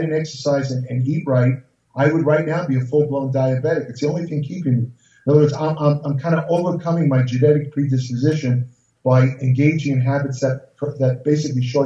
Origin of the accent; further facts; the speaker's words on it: New York, United States; He was from Boston area. I was from New York.